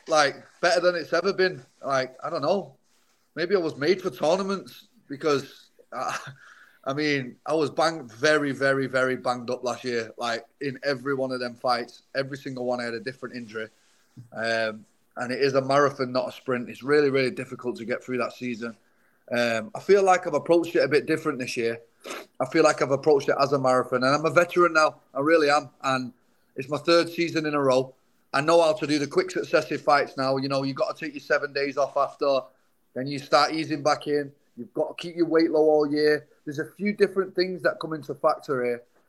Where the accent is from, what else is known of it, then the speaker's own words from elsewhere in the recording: Manchester, North West England, United Kingdom; growing up in England and Manchester